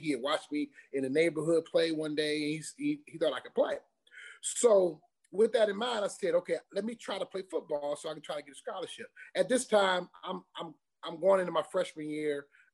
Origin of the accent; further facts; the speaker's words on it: Detroit, Michigan, United States; It came from growing up in Detroit.